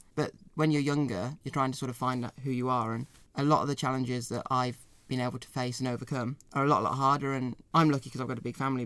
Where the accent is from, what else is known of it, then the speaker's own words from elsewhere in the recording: Solihull, West Midlands, United Kingdom; I'm 20 from Solihull.